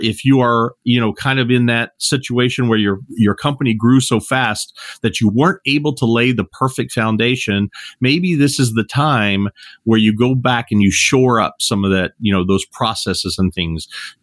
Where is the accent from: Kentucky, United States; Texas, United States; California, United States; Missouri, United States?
Kentucky, United States; accent: twang; I was born and raised in Kentucky. So I have a little bit of that twang that comes out every once in a while.